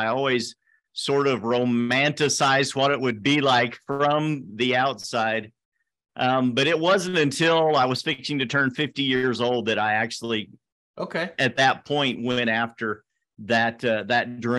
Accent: Oregon, United States; I grew up on the Oregon coast.

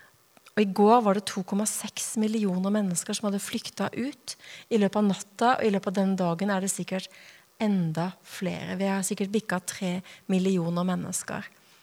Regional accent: Grimstad, Agder, Norway; also born or lived in Japan; now in Oslo, Norway; Jeg kommer fra Grimstad, har bakgrunn fra menighetsplanter i Japan, bibelskolelærer i Grimstad i 10 år, og så havner jeg her i Oslo. Mannen min og jeg bor oppe på Ammerud

